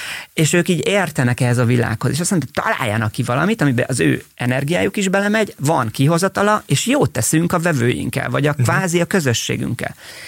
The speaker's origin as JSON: {"language": "Hungarian", "town": "Miskolc", "region": "Borsod-Abaúj-Zemplén", "country": "Hungary", "tie": "born there", "said": "én egy Miskolcon születtem, és a nagypapám a helyi tiszai pályaudvarnak hívták a miskolci beüröt, ott volt vasutas, tehát én nem abba születtem bele, hogy arisztokraták vagyunk, és folyik az arany otthon, hanem egy teljesen normális, átlagos magyar"}